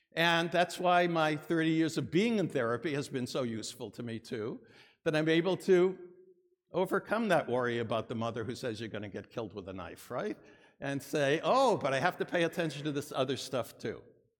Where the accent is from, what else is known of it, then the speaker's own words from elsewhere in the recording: Dorchester, Massachusetts, United States; now in -; growing up in the Irish part of Dorchester, I know that all of my neighbors thought of me as a Christ killer.